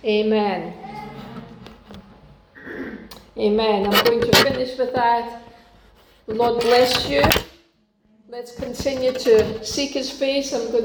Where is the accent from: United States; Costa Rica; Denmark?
Denmark; English is a second language; You most of you know that I'm originally from Denmark